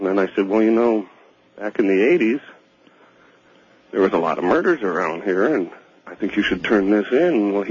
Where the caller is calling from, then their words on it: Redding, California, United States; I'm calling from Redding, California.